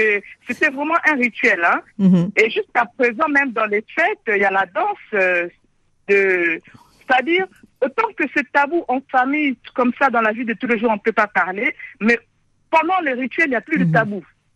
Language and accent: French; Pointe-Noire, Republic of the Congo; moi je suis du Congo, d'origine de Pointe-Noire et de l'ethnie Vili.